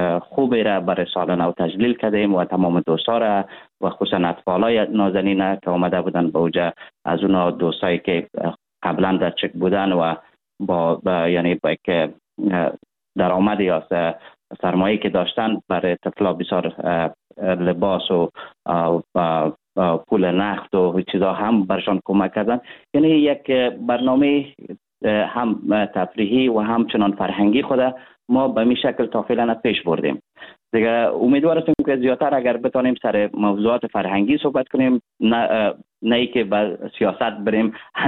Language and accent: Persian; Afghanistan; ولی کل ما یک افغان هستیم.